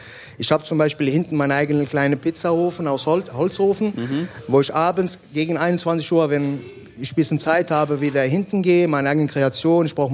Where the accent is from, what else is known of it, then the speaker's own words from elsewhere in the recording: Ingelheim, Rhineland-Palatinate, Germany; ich komme aus Ingelheim